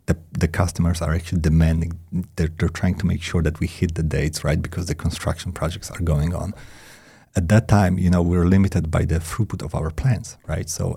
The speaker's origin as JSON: {"language": "English", "region": "South Poland", "country": "Poland", "tie": "born or raised there", "also_born_or_lived": "Krakow", "accent": "Polish", "second_language": "English", "said": "So my accent comes from Poland. Okay. I was born and raised in Poland, South Poland, actually, near the border with Czech Republic."}